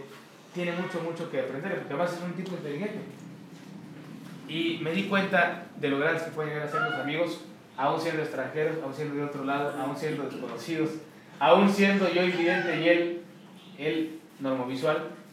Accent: Uruguay; Uruguay, que es el mate. Y yo te quiero enseñar pues mi cultura, porque quiero que algún día vengas a mi tierra a tocar.

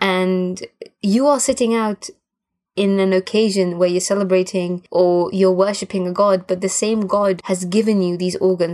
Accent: Gibraltar; Because I was raised in Gibraltar and I was allowed to go into my mandir at home after I'd taken a shower.

